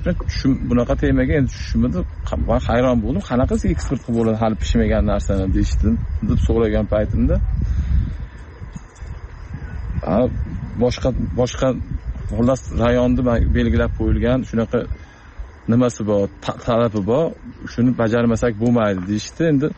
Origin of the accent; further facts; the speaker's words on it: Namangan Region, Uzbekistan; born there; moved away; Men Namangan viloyat tumanida tug'ilganman o'zim. 2019 yildan Qashqadaryo viloyatiga kelib, tadbirkorlik bilan shug'ullanaman, dehqonchilik tadbirkorlik bilan.